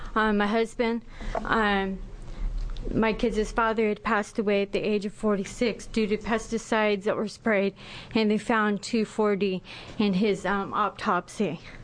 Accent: Greenleaf, Oregon, United States; I'm from Greenleaf, Oregon, in Lane County.

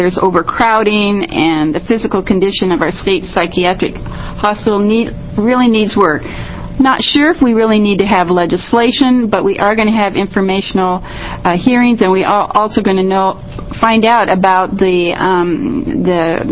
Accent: Gresham, Oregon, United States; I'm from Gresham, and I represent Gresham, Troutdale, Wood Village, and Fairview.

